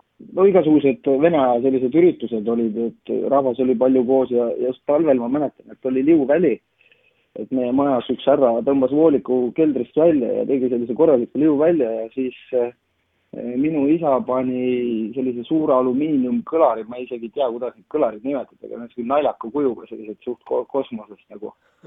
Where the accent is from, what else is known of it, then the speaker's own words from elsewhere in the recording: Järva County, Estonia; olen Järvamaad pärit, et Järvama poisi auks siis valid selle loo.